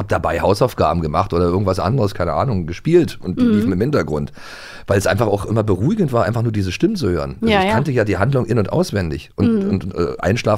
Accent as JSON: {"language": "German", "town": "Potsdam", "region": "Brandenburg", "country": "Germany", "tie": "born or raised there", "said": "Ich bin in Potsdam groß geworden, direkt an der Mauer gelebt"}